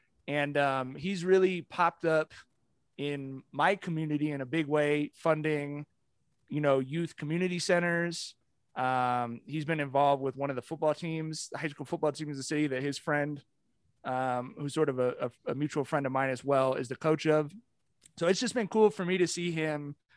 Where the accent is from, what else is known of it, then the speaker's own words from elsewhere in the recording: Long Beach, California, United States; being from Long Beach is cool because we're not really consid